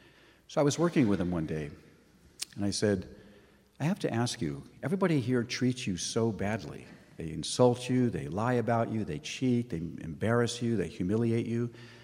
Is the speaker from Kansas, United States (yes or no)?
no; Thousand Oaks, California, United States; When I was young, I grew up in Thousand Oaks, which was a large bedroom community with very few summer jobs available for kids.